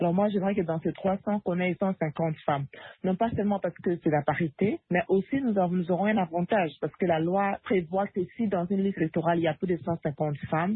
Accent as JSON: {"language": "French", "country": "DR Congo", "said": "comment on peut l'appliquer chez nous au Congo."}